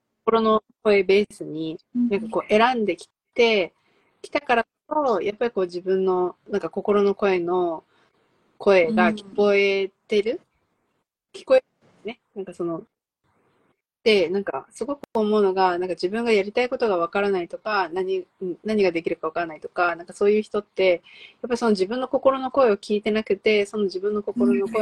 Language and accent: Japanese; Taiwan; まあ、私って台湾人だからさ、自分たちでさ、その Wi-Fi とか気にしないで生きてるの